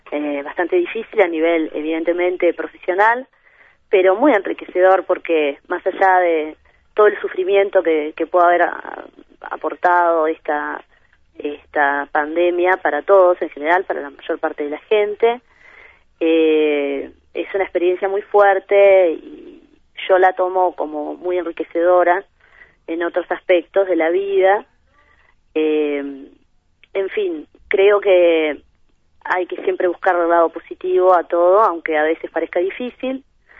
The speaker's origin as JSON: {"language": "Spanish", "country": "Italy", "second_language": "Spanish", "lives_now": "France", "said": "Sí, sigo siendo italiana, incluso en Francia sigo siendo italiana."}